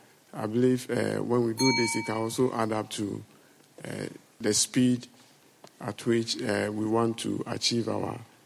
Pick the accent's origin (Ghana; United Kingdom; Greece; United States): Ghana; I'm from Ghana.